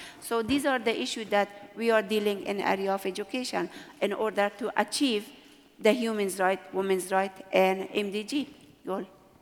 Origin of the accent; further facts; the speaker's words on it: Afghanistan; when I was growing up in Afghanistan, I just day to day, I saw that many women are being taken to the graveyard because they were delivering baby.